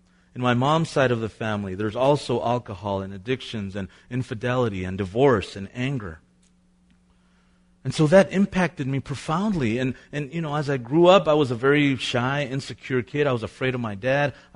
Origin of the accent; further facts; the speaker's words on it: Mexico; You know, we're from Mexico. All our family is back home in Mexico.